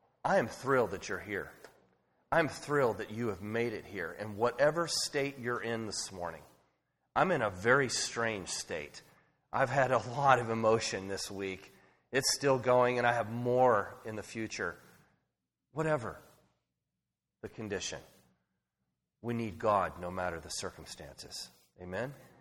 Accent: Avalon, California, United States; I'm from Avalon, they're like, oh my gosh, you're from Avalon. Is that in L.A.? I'm like, no, it's on Catalina Island.

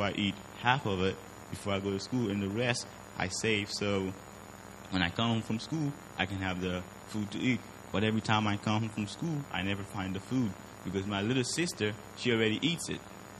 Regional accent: Haiti; I am from Haiti.

